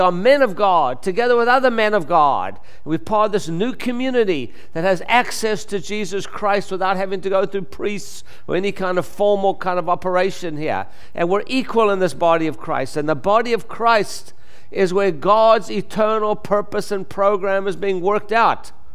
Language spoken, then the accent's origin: English; Texas, United States; accent: Texas; I'm from Texas, so the country, that's the accent, Texas.